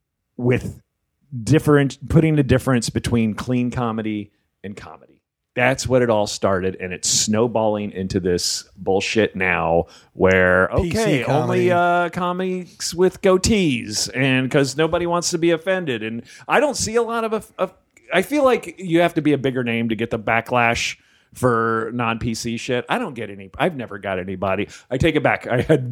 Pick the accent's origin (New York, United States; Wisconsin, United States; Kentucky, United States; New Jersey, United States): New Jersey, United States; also born or lived in Tennessee; I was born in Tennessee and I grew up in Jersey.